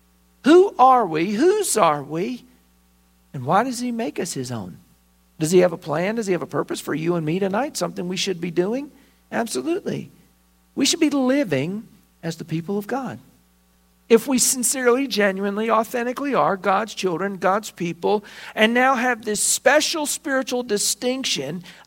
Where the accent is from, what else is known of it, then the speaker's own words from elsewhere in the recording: United Kingdom; I'm British. My mom was born in England.